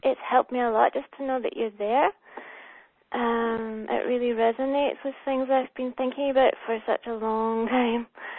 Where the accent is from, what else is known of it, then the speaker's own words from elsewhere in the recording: Scotland, United Kingdom; now in Germany; I'm from Scotland, but I'm living in Germany, and I've been here 15 years